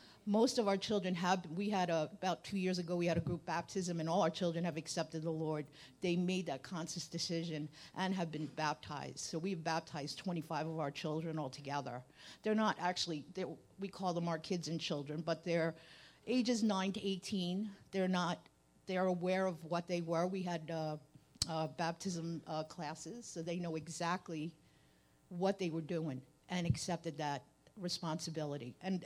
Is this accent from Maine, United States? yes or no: no; New York, United States; Now, most people think he's a New Yorker up here and think I'm the Canadian. It's the other way around.